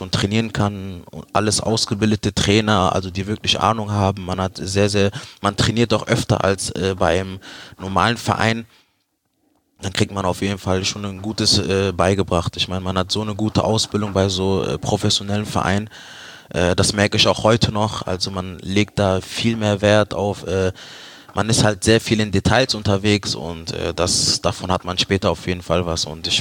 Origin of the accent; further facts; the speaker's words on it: Leverkusen, North Rhine-Westphalia, Germany; Ja, 1. FC Köln war auch im Gespräch, aber Leverkusen war meine Heimat.